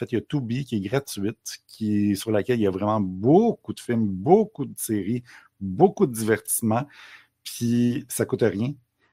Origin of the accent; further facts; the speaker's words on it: Quebec, Canada; accent: Quebec; mon accent québécois